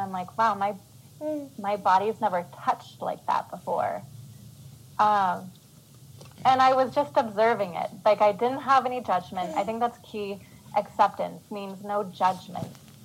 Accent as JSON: {"language": "English", "town": "Portland", "region": "Oregon", "country": "United States", "said": "And I'm like, I'm from Portland. Of course I have."}